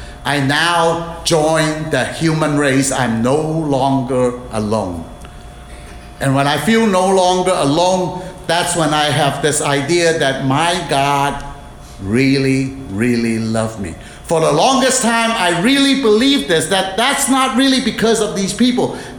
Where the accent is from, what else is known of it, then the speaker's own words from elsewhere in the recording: China; because I'm from China, in China, we use a lot of rice. We eat a lot of rice.